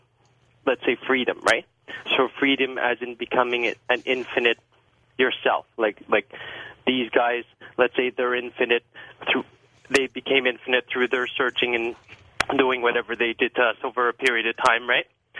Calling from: Montreal, Quebec, Canada; calling from Montreal.

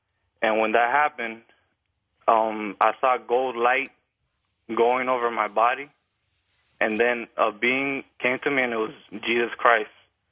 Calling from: Miami, Florida, United States; calling from Miami.

